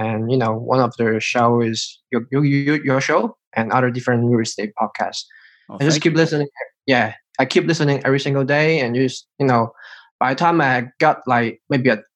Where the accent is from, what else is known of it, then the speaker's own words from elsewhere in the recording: China; English is a second language; now in United States; We grew up in China and we went to the States in 2009. So a couple of days before is our 10 years anniversary in the United States.